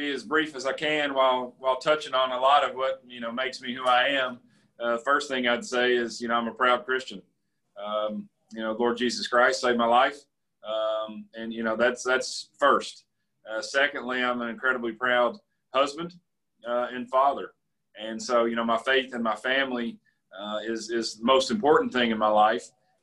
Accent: Somerset, Kentucky, United States; I accomplished one of my dreams in life, which is to get to serve and lead my hometown. I've had that vision for a long time for Somerset and for Kentucky, and here we are.

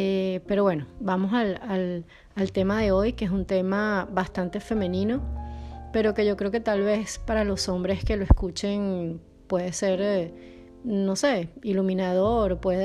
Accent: Venezuela; also born or lived in Poland; now in Porto, Portugal; soy venezolana y grabo este podcast desde hace unas 7 semanas, más o menos, desde Oporto, en Portugal, luego de pasar más de 2 años viviendo en Polonia, en una pequeña ciudad al sur.

